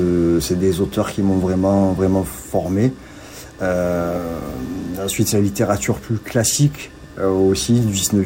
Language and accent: French; Marseille, Provence-Alpes-Côte d'Azur, France; Quand je disais que j'étais de Marseille, on me regardait comme si j'étais sale.